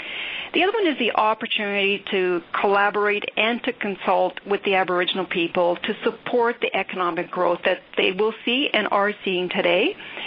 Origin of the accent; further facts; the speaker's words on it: Manitoba, Canada; A bit of my background is I'm originally from Manitoba, and my background is Métis.